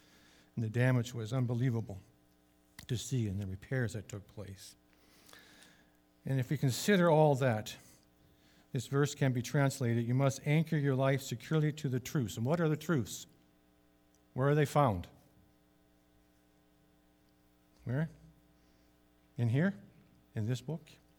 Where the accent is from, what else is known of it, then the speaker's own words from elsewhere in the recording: West Coast, United States; Like I said, I grew up on the West Coast. I grew up with water.